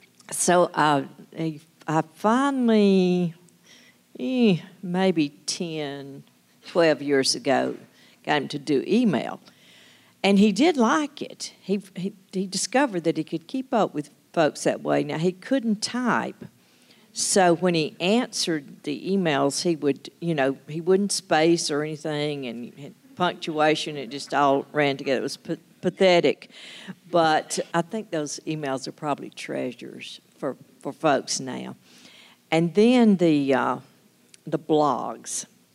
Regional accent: Alabama, United States; It was in Alabama. That's what he got for coming, you know, to my home state.

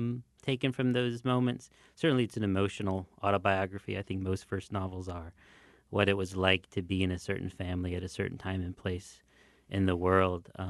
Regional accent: Detroit, Michigan, United States; My mom is a Ukrainian immigrant, and I grew up in the Ukrainian community in Detroit.

